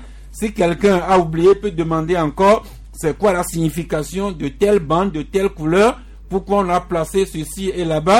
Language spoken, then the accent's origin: French; Togo; nous sommes Togolais et fiers de l'être